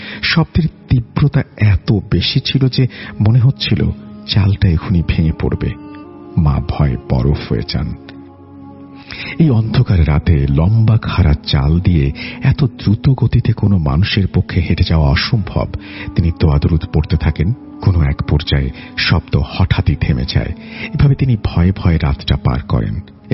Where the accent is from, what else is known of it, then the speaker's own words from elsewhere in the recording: Gosairhat, Dhaka Division, Bangladesh; moved away as an adult; now in Saudi Arabia; আমার বাড়ি শরীয়তপুর জেলার গোসাইর হাট থানার কোনো এক অজপাড়াগায়। গ্রামের নাম পাঁচকাটি। আমি বর্তমানে জীবিকার তাগিদে সৌদি আরবে কর্মরত।